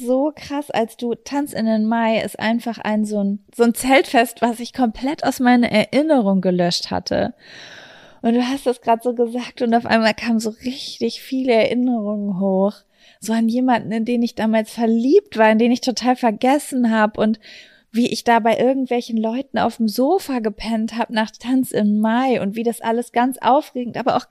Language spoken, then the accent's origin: German; Lübeck, Schleswig-Holstein, Germany; Wir kommen aus Lübeck.